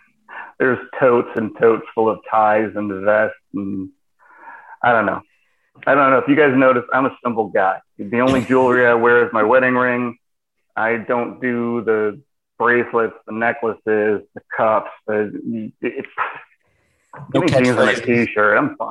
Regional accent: Towanda, Pennsylvania, United States; I grew up in Towanda. I grew up like 10 miles outside of Towanda or something like that.

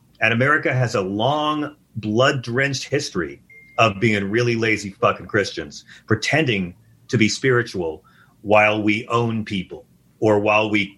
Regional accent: Long Island, New York, United States; I'm from Long Island. I know.

